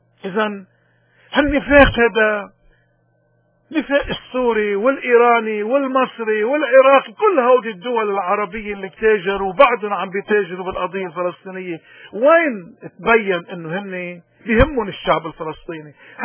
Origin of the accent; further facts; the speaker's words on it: Lebanon; ولكن بدنا نرجع نحن كلبنانيين وكسكان بالشرق الأوسط، الناس اللي ما بنعرف إلا لساننا